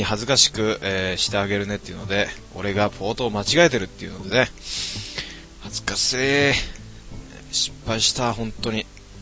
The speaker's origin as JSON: {"language": "Japanese", "region": "Kanagawa", "country": "Japan", "tie": "born or raised there", "said": "俺神奈川出身だからね、俺ね。神奈川出身で普通に神奈川で育って、今も神奈川にいますからね、自分ね。"}